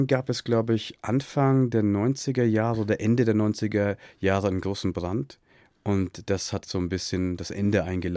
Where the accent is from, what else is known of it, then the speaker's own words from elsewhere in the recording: Burgkunstadt, Bavaria, Germany; Ich bin in Oberfranken groß geworden, also zwischen Bamberg und Bayreuth, genau in der Mitte. Die Stadt heißt Burgkunststadt und dort habe ich bis zum Abitur gelebt. Also meine Familie ist 1984 in Berlin-Schönefeld gelandet.